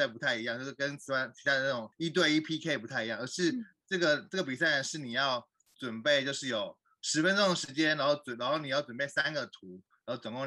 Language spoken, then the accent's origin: Chinese; Taiwan; moved away as an adult; now in Melbourne, Australia; 然后我来自台湾。然后我在澳洲大概生活大概快十年时间，目前是咖啡师，然后自己有一间咖啡店，然后在 Docklands 这样子。